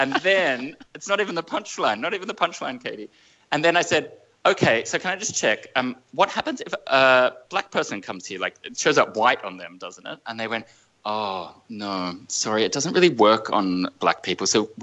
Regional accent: Australia; And I'm from Australia, so I take skin cancer very seriously.

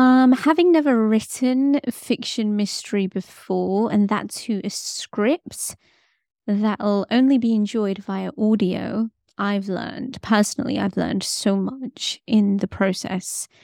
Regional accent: United Kingdom; What's also been a huge learning curve is writing American English dialogue as a British person.

